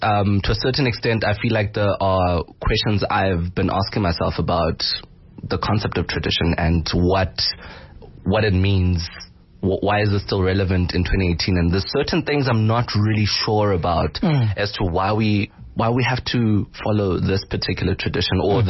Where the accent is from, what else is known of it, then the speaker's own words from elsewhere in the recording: Free State, South Africa; now in Johannesburg, South Africa; I was born in the Free State, but my parents are originally from the Eastern Cape. Mm. So I spent majority of my life in the Free State and I've recently moved to Johannesburg.